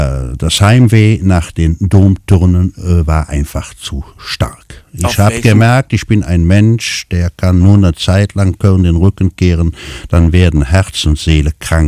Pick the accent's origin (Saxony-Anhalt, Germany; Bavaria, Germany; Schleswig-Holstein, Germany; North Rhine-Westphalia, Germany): North Rhine-Westphalia, Germany; Cologne; Ich bin in Ehrenfeld groß geworden